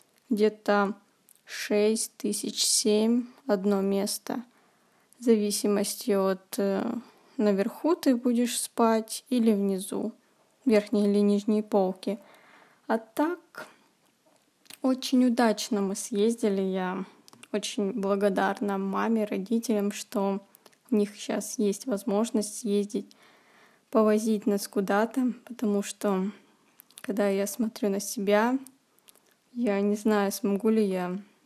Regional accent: Rostov-on-Don, Rostov Oblast, Russia; Мы отправились 26 мая из моего города Ростова, из юга на север, получается, мы ехали в Питер.

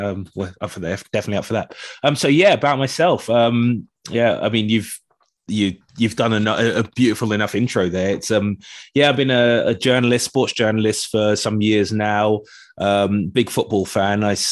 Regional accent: London, United Kingdom; Growing up in London

